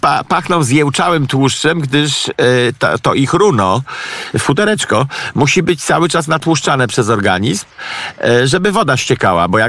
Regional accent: Pomeranian Voivodeship, Poland; Zapytaj górala zresztą, co ja jestem kociewiak, to ja się nie znam.

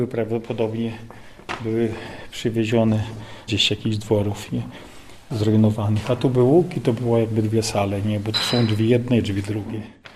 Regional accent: Jakubowice Końskie, Lublin Voivodeship, Poland; to nasz rodzinny dom był w pobliżu. Ja w ogóle pochodzę z Jakubowic Końskich.

